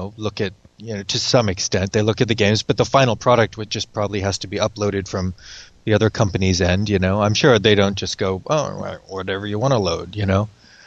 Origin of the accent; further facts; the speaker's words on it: Timonium, Maryland, United States; I grew up in Timonium.